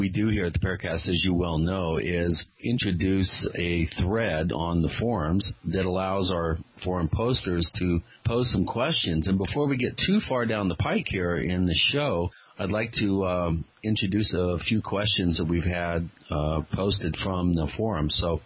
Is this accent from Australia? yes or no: no; England, United Kingdom; Being English as well, I haven't heard of any